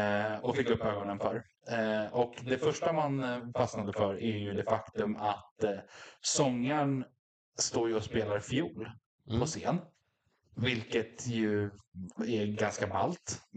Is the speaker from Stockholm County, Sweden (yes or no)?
yes; Stockholm, Stockholm County, Sweden; jag är född och uppvuxen i Stockholm. Jag är stockholmare. Alltså, på pappas sida är det 14 generationer stockholmare.